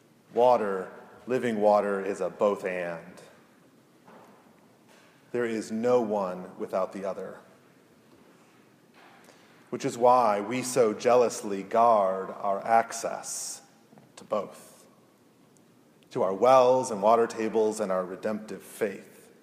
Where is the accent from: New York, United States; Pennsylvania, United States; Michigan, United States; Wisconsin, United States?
Michigan, United States; Growing up on Lake Huron in the northern part of the Lower Peninsula of Michigan, the living water of the Great Lakes is persistently present.